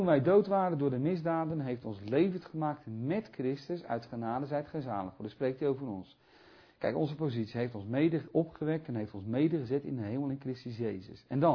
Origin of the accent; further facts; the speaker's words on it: Friesland, Netherlands; Ik zeg altijd dat wij, ik kom uit Friesland, officieel.